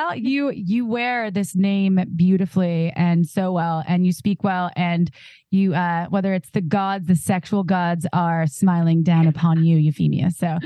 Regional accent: Midwest, United States; Ooh, I'm from the Midwest, so corn, hello, it's the way to my heart.

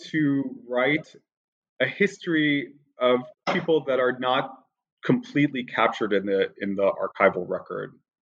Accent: New York, United States; born there; Sure. I was born in New York, and I have a kind of very roundabout course towards studying this part of the world.

